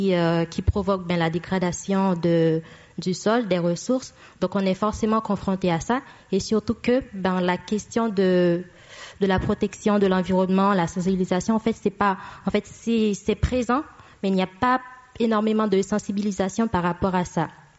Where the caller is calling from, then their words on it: Haiti; je dirais que je parle depuis Haïti, du coup, comme je suis haïtienne